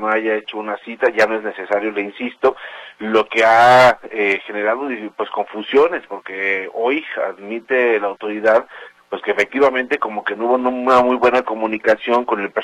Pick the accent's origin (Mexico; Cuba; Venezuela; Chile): Mexico; Mira, como buen mexicano, me hace de todo